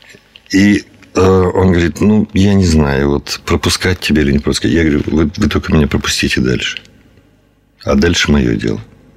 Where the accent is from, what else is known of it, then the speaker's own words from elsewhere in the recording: Tiraspol, Transnistria, Moldova; moved away as an adult; Я приехал из Молдавии, из города Тирасполя, о котором не все слышали в своей жизни.